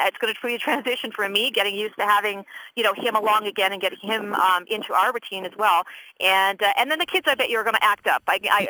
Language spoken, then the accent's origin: English; Vancouver, British Columbia, Canada; because, of course, I'm from Vancouver, so I'm going to phone a few friends